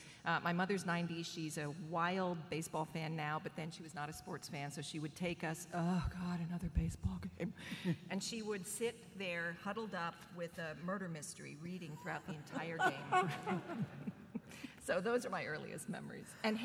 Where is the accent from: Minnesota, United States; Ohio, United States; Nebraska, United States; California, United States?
California, United States; San Francisco; but I grew up in San Francisco, and so Candlestick Park was where I first saw baseball.